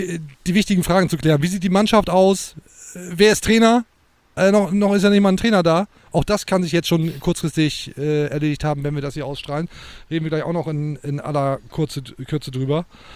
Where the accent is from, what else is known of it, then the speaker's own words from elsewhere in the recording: Bremen, Germany; Als Bremer kennt man das.